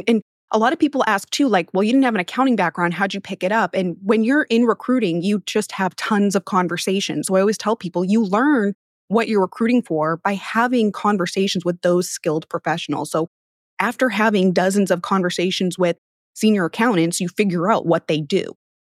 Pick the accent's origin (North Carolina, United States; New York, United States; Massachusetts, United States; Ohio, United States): Massachusetts, United States; Haverhill; born or raised there; now in Houston, United States